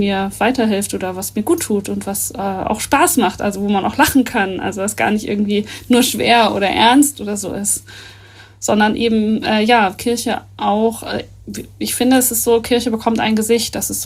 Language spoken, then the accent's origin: German; Northern Germany, Germany; wir als Norddeutsche noch viel weniger, weil wir vielleicht noch ein bisschen trockener sind